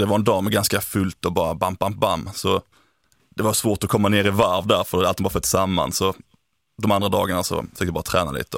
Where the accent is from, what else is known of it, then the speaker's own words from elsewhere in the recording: Häglinge, Skåne, Sweden; born there; Nej, men jag är född på landet egentligen, till Häglinge heter väl orten, men Sösdala är närmsta byn. Så det är ute i Göingetrakten, mitten av Skåne kan man säga.